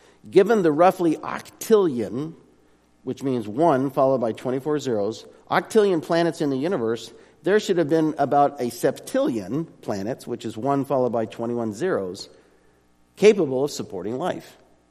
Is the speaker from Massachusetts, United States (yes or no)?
no; Arizona, United States; I grew up in Arizona, so I'm still fascinated by the fall. The fact that trees turn colors, cactus never turned colors.